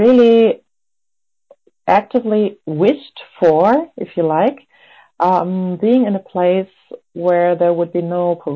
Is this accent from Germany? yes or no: yes; Germany; English is a second language; I come from Germany, from West Germany